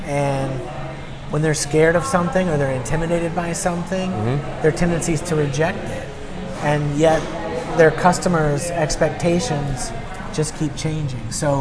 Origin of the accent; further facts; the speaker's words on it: Texas, United States; also born or lived in Tennessee; now in Oregon, United States; So I'm from Tennessee originally, grew up in Texas.